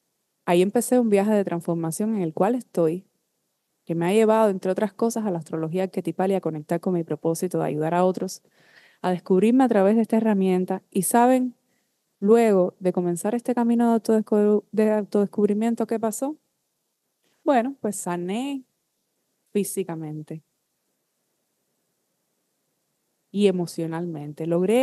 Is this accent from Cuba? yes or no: yes; Cuba; moved away; logré expandir todo esto también fuera de mi país natal, de Cuba.